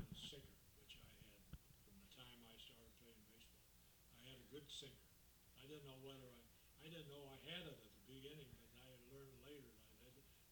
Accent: Omaha, Nebraska, United States; Well, of course, I grew up in Omaha in grade school and high school, and I played baseball from the day when I was about 5, 6 years old.

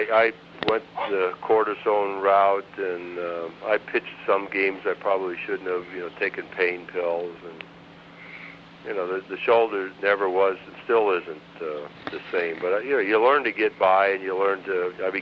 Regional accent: California, United States; But that was hard because I had settled into the Bay Area. I was from California.

